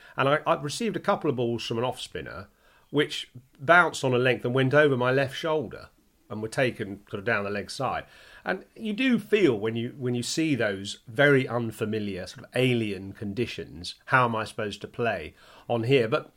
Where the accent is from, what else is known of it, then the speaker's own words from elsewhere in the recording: England, United Kingdom; you do, as an Englishman, and I'm not necessarily defending this attitude, but you do sort of think, I can't play on that.